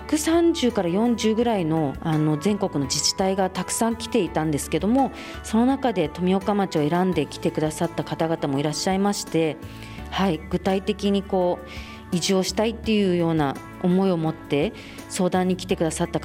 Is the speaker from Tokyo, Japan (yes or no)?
yes; Tokyo, Japan; now in Tomioka, Japan; 私は東京都大田区の出身になります。